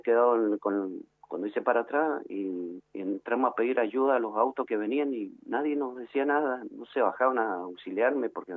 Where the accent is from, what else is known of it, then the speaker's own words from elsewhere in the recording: Argentina; somos los argentinos que vamos para allá